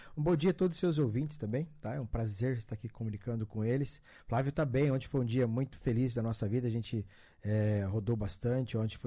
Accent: Assis Chateaubriand, Paraná, Brazil; born there; A gente morava lá, eu sou nascido em Assis Chateaubriand

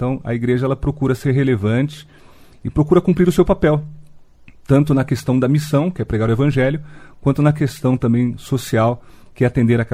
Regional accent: São Paulo, Brazil; now in Cascavel, Brazil; Eu sou de São Paulo, estou aqui há 5 anos

